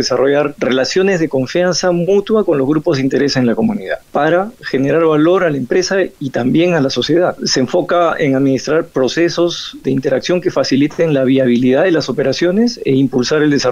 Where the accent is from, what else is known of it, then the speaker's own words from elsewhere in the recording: Lima, Peru; born there; Yo nací en Lima y siempre estimulado desde mi hogar a viajar y conocer mejor el Perú.